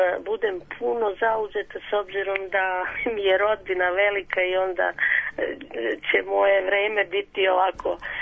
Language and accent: Serbian; Stoliv, Kotor Municipality, Montenegro; Ja se još više radujem da ću najverovatnije ići malo u moj Zavičaj.